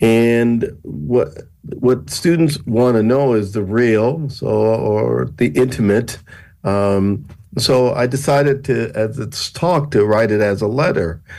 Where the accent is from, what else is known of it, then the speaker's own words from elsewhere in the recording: New Orleans, Louisiana, United States; born there; And that's where I was born. I was born in New Orleans